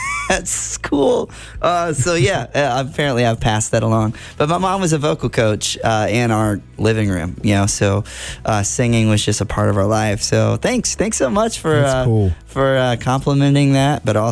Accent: Cordele, Georgia, United States; now in Murfreesboro, United States; But I'm from Cordele, Georgia. Watermelon capital of the world, baby.

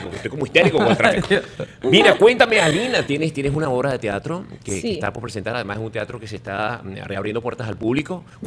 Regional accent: Venezuela; yo como venezolano, por supuesto, que mi país está sufriendo una migración insólita

